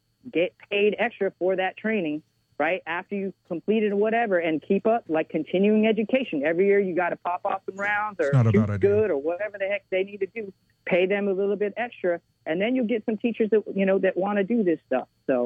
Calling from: Orlando, Florida, United States; Hey, good morning. … I'm calling in Orlando.

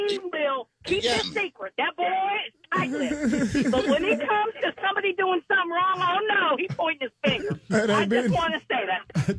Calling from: United States; calling from the Panhandle.

